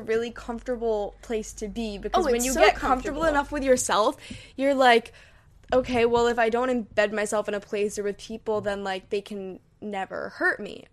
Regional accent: New Hampshire, United States; also born or lived in Hong Kong; when we moved back to New Hampshire from Hong Kong when we were 14, that I didn't feel in the right place here and that I didn't feel very welcome here. And I kind of put everything on that transition to coming back home

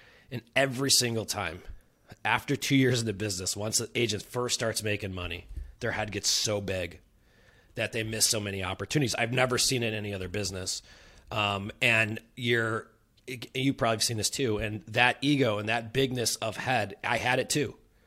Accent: Chicago, Illinois, United States; now in San Diego, United States; I'm coming in as a transplant. I'm from Chicago.

